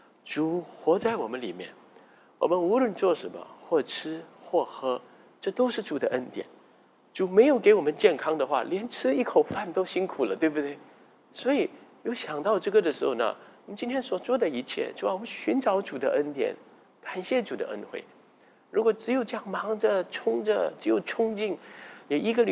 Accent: Singapore; 我们新加坡人都是很关注这个东西的。

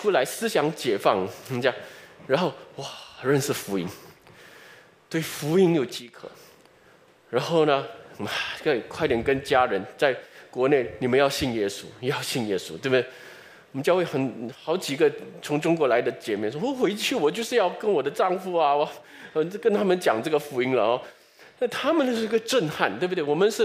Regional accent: Singapore; 然后呢我们新加坡哇经济很繁荣，哎，我们新加坡人是怎样

